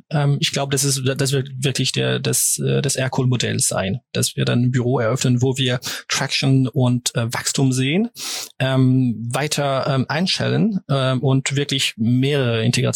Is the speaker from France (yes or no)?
yes; France; German is a second language; Auf Deutsch ein bisschen zusammen, wie du es erwähnt hast, bin ich Franzose.